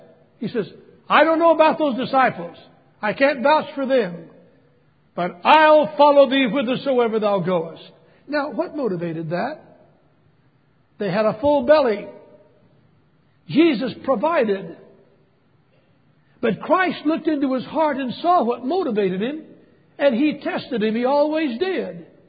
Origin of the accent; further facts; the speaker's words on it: Los Angeles, California, United States; born there; when I was born in the Methodist Hospital in Los Angeles, California.